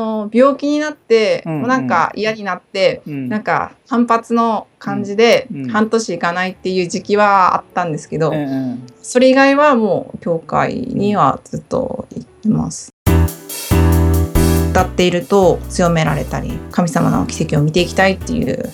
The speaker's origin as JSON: {"language": "Japanese", "region": "Kumamoto", "country": "Japan", "tie": "born or raised there", "also_born_or_lived": "Yawatahama / Kagoshima", "said": "生まれは、愛媛県八幡浜市で、育ちは、熊本と鹿児島です。鹿児島に住んで、約20年が経っています。"}